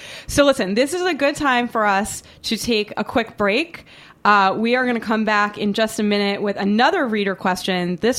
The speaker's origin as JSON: {"language": "English", "town": "Boston", "region": "Massachusetts", "country": "United States", "said": "I'm from Boston."}